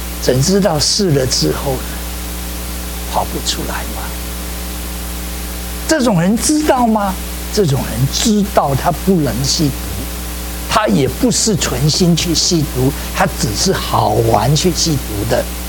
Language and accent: Chinese; Fujian, China; 这个跟我们中国的一样哦，假如你遭遇不幸的呢，这是你业嘛，你的业嘛，我们福建话呢叫做命业啊